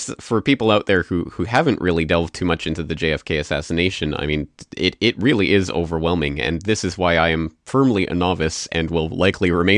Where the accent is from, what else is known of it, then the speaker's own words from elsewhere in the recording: Canada; especially in America, as I'm Canadian